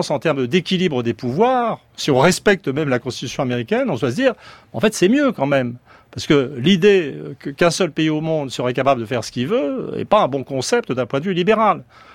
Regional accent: France; je suis français

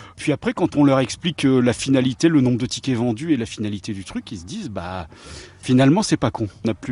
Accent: Lille, Hauts-de-France, France; Nous venons de Lille.

